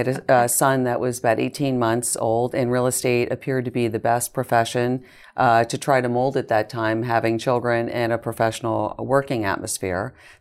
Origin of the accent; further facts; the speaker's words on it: Pennsylvania, United States; I was born and raised in Lehigh Valley, went to school here.